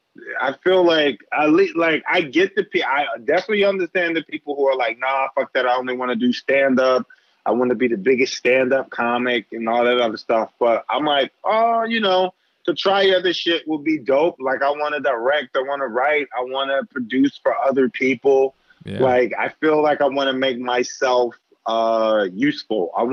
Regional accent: Philadelphia, Pennsylvania, United States; I grew up in Philly, bounced around Philly, and like, I didn't eat sushi until I got to New York. I didn't taste sushi to 26 years old.

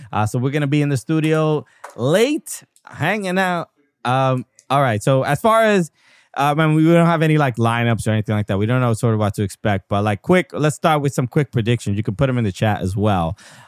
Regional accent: United States; I'll be honest, even as an American, as a USMNT fan

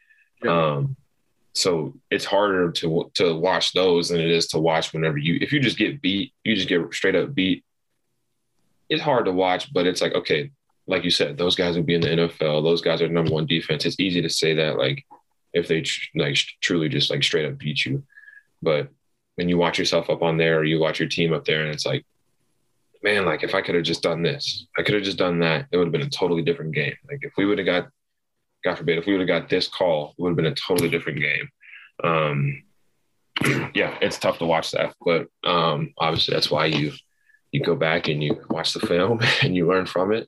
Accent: Knoxville, Tennessee, United States; also born or lived in Texas; So I was born in Texas, moved to Knoxville. My whole mom's side of the family is from Knoxville.

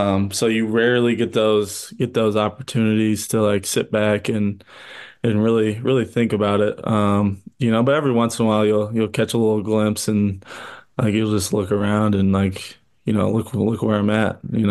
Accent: Iowa, United States; Especially growing up in Iowa and coming to games as a kid.

